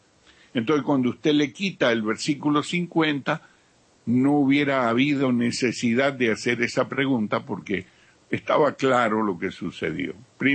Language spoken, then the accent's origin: Spanish; Mar del Plata, Buenos Aires Province, Argentina; que es del mismo pueblo donde yo me crié, en Mar del Plata, de la misma ciudad